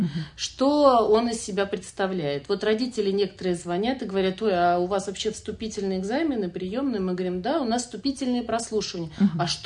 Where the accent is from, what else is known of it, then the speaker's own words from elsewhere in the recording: Ramenskoye, Moscow Oblast, Russia; я родилась в Раменском. И всю жизнь я провела в Раменском.